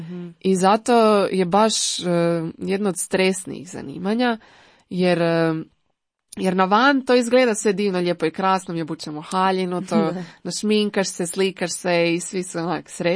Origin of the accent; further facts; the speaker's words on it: Zagreb, City of Zagreb, Croatia; a ja sam ono iz Zagreba, rodom iz Zagreba, tu sam, mm-hmm. svi su mi u Zagrebu, mm-hmm. tako da i živim i dalje u Zagrebu, ali putujem do Rijeke